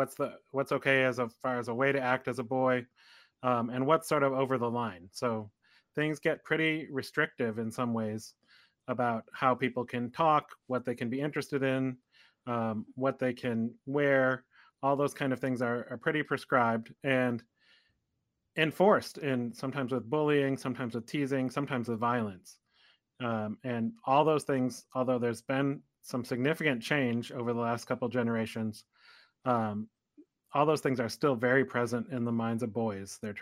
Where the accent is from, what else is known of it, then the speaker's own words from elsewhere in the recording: Elkhorn, Wisconsin, United States; Yes, I did grow up in Wisconsin, and there's a lot of wonderful things about growing up as a boy.